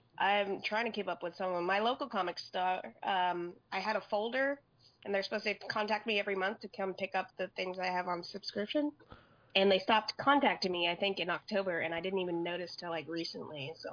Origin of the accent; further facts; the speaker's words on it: Japan; now in United States; I grew up in Japan, so like the macabre and stuff was just in every comic book.